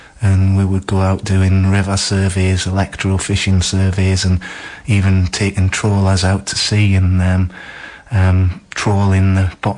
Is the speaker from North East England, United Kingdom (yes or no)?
yes; Morpeth, North East England, United Kingdom; I'm almost local. I'm from Morpeth originally. I grew up in Morpeth.